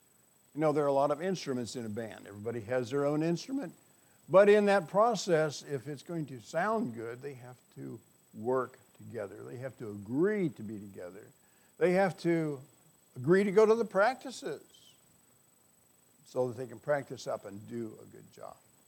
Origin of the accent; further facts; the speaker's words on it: Wisconsin, United States; I come from Wisconsin. We're in the north. It's going to freeze up there.